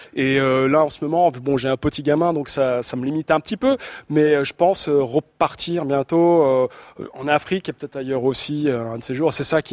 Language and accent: French; United States; now in France; Bon, j'ai grandi aux États-Unis